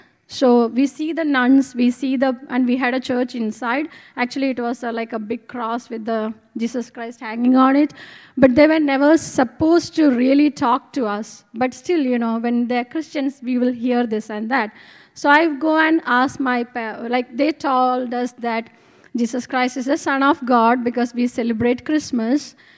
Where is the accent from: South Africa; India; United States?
India; Kerala; first language Malayalam; English is a second language; And this is a very famous a monk in Kerala, my region. And this was a book in Malayalam, my mother tongue.